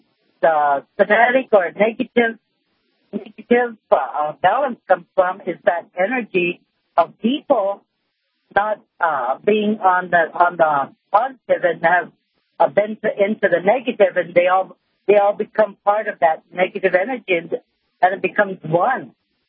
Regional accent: United States; I'm Native American, you know, and I'm everything else.

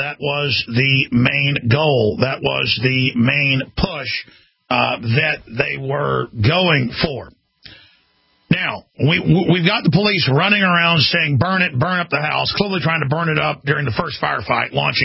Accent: Rockwall, Texas, United States; I mean, I was exposing police stealing drugs where I grew up in Rockwall, Texas

